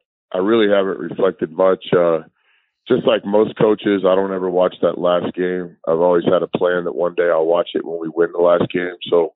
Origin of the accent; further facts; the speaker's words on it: Irving, Texas, United States; Just where I grew up in Irving, that's what we played.